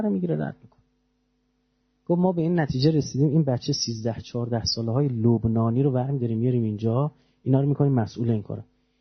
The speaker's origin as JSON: {"language": "Persian", "country": "Iran", "said": "هر کاری کردیم آقا ما ایرانیم"}